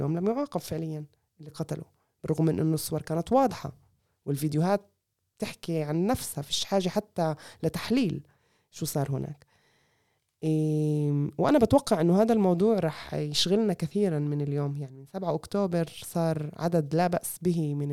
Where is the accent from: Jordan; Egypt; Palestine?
Palestine; إحنا فلسطيني نقطة